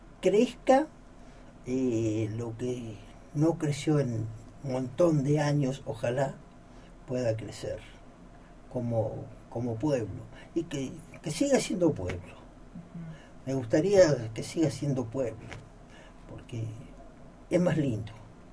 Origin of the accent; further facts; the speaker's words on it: Alto Río Senguer, Chubut, Argentina; born there; Y nací acá en el Alto Río Sanger. Ya había. Estaba el Hospital Viejo.